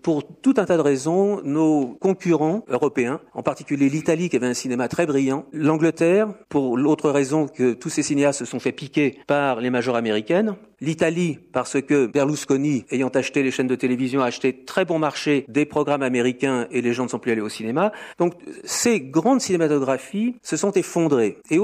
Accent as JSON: {"language": "French", "country": "France", "said": "j'ai une vision très française, mais français de l'étranger. Et je m'en réjouis beaucoup car je ne me sens jamais aussi français que quand je suis français à l'étranger avec beaucoup de fierté."}